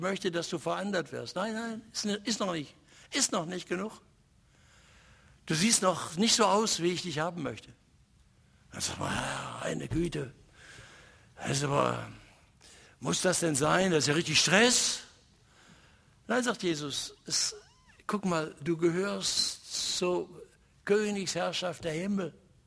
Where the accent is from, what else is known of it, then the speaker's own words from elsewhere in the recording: North Rhine-Westphalia, Germany; Ich komme aus dem Ruhrgebiet.